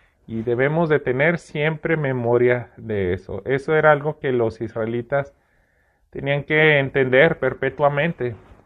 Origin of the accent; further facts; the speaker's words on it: Mexico; pues nosotros somos mexicanos, estamos viviendo poco más de 3.000 años que sucedió eso